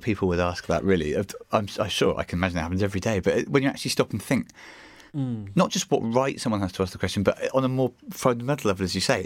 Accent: United Kingdom; as British people, we have a terrible relationship with feeling good about ourselves and saying it, at least.

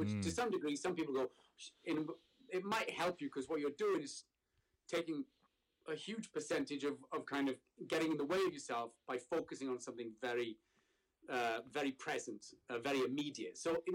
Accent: Wales, United Kingdom; And I said, oh, well, funny enough, I am from Wales.

